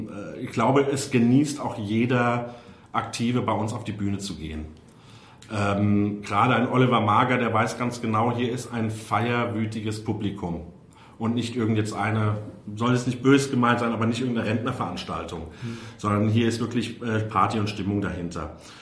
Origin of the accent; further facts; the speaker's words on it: Mainz, Rhineland-Palatinate, Germany; born there; ich bin in Mainz geboren, habe ich Rosenmontag immer frei gehabt